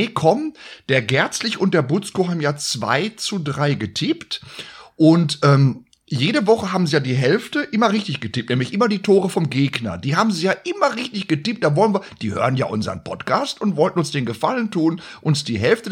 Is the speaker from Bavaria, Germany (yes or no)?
no; Gelsenkirchen, North Rhine-Westphalia, Germany; ich bin ja in Gelsenkirchen aufgewachsen, gegenüber vom Schalker Stadion.